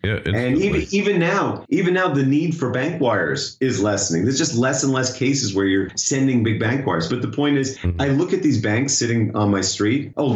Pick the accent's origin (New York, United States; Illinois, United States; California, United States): New York, United States; Long Island; Whereas I grew up in Long Island where everyone had to do an expensive bar mitzvah, right?